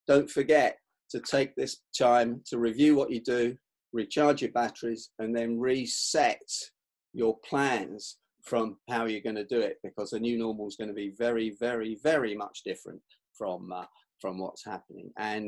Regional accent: London, United Kingdom; born there; Okay, I was born in Kensal Rise in northwest London. For those of you that know that part of London, it was a rough area.

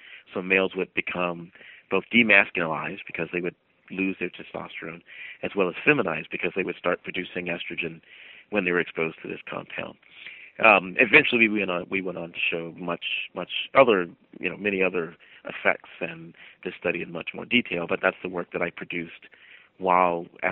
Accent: South Carolina, United States; Sure. Well, I grew up in South Carolina.

